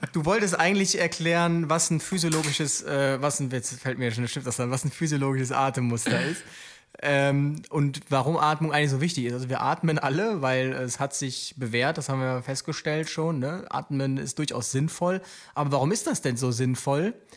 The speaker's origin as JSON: {"language": "German", "town": "Aachen", "region": "North Rhine-Westphalia", "country": "Germany"}